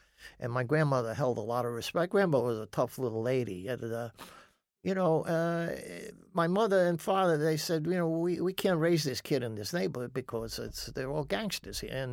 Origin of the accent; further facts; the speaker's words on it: New York City, New York, United States; born there; I was born actually in Little Italy on the Village.